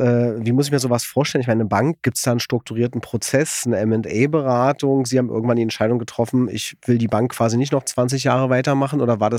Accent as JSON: {"language": "German", "region": "Berlin", "country": "Germany", "said": "Also ich als Berliner weiß die auch extrem zu schätzen"}